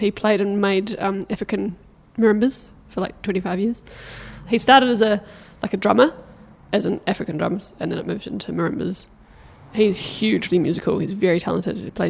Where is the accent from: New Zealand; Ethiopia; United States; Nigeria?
New Zealand; Takaka, Tasman; I went to primary school at Central Takaka. Uh-huh. So in Golden Bay. I grew up in Golden Bay.